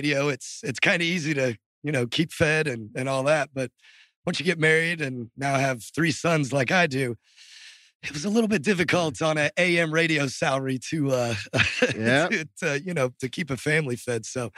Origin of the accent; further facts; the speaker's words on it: Evansville, Indiana, United States; I grew up in Southern Indiana, a little town called Evansville, right on the Ohio River.